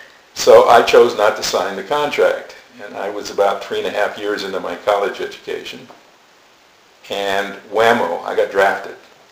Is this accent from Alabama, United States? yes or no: no; Los Angeles, California, United States; When I grew up in Los Angeles, I had no intention of being in show business.